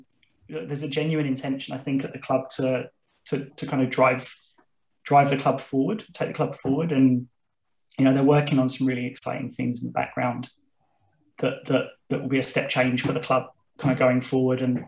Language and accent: English; England, United Kingdom; I'm English. I'm not really built. We're not built like the Germans generally.